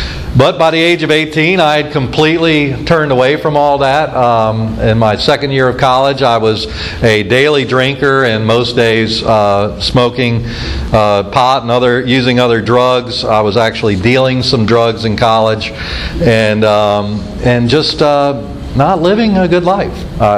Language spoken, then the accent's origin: English; Belle Chasse, Louisiana, United States; I lived in Belchase, Louisiana, for those who didn't know that. I know my accent doesn't place me in Louisiana, but I was born and raised here and grew up down there on the West Bank